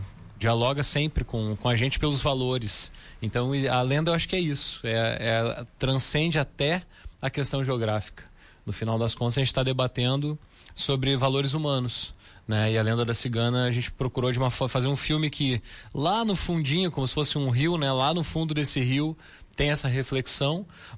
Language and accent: Portuguese; Rio Grande do Sul, Brazil; now in Rio de Janeiro, Brazil; eu moro no Rio há 22 anos, né? No Rio de Janeiro, mas sou gaúcho